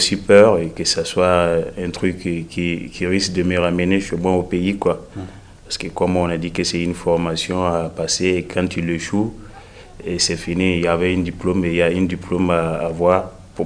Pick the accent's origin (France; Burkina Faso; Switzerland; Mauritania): Burkina Faso; j'ai 30 ans, je suis burkinabé.